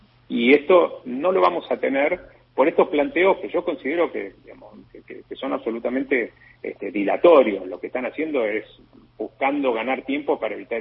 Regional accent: Argentina; yo soy un abogado argentino, no estoy habilitado para actuar como abogado en Brasil

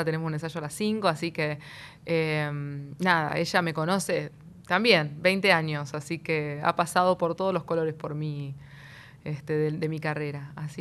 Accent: Santa Fe, Argentina; Soy santafesina, ¿cómo no me va a gustar

